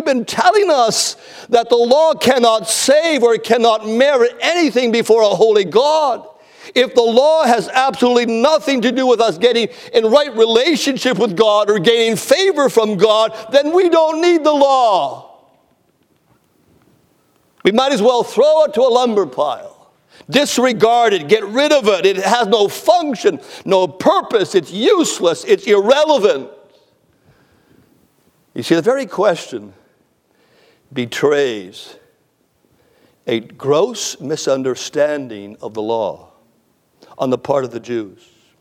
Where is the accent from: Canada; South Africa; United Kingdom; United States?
Canada; also born or lived in British Columbia / Ontario; I'm a Canadian, and I'm not embarrassed to say that, but I lived in northern British Columbia.